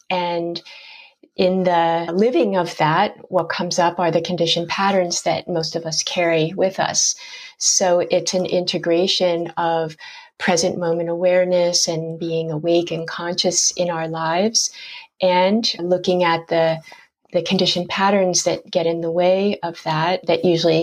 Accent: Harrisburg, Pennsylvania, United States; I grew up in Harrisburg, Pennsylvania.

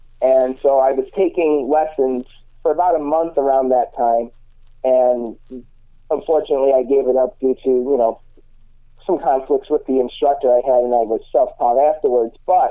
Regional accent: Buffalo, New York, United States; Yeah, I'm from Buffalo, New York. I've lived here my whole life.

